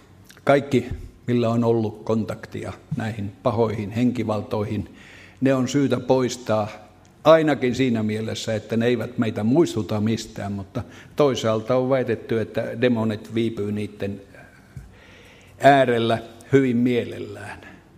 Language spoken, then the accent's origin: Finnish; Lapland, Finland; born there; synnyin tähän maailmaan siellä Kemijokivarressa vuonna 1936, toukokuun 21. päivä.